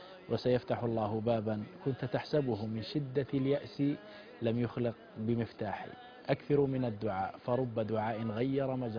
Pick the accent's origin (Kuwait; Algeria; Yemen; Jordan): Algeria; إحنا عندنا في الجزائر العوام لهم عبارة جميلة